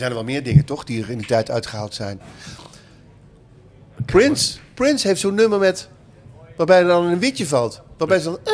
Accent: North Brabant, Netherlands; Het is natuurlijk een hele rare sfeer, de jaren 70. Iedereen zong dat toen bij ons in Brabant in ieder geval mee, dat hele lied.

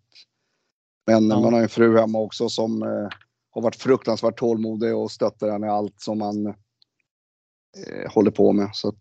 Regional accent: Sweden; born there; Jag är född i Sverige. Så är det, och det är, jag har ju två sidor. Jag har ju en svensk sida och jag har en palestinsk sida.

